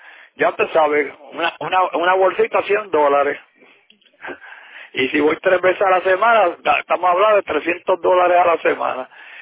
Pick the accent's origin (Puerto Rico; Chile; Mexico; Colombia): Puerto Rico; Yauco; Yo soy de Yauco, por si acaso. Soy de Yauco.